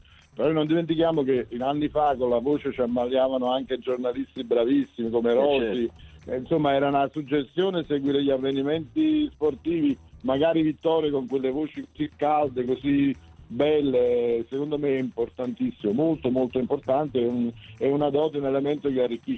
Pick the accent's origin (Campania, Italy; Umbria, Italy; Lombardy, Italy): Campania, Italy; Naples; Sono napoletano.